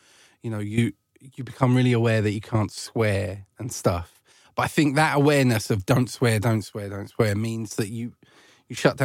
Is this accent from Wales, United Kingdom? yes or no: no; East of England, United Kingdom; obviously I grew up in Essex